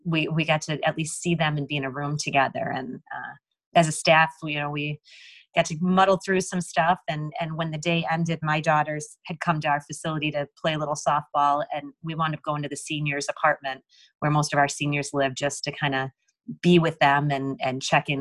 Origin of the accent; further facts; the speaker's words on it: Midwest, United States; being a Midwesterner for me, having grown up and played in this area.